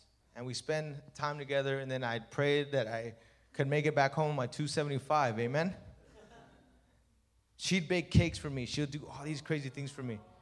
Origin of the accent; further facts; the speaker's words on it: Los Angeles, California, United States; I'm not from Pico. I'm from East LA, Los Angeles. That's where I used to hang out.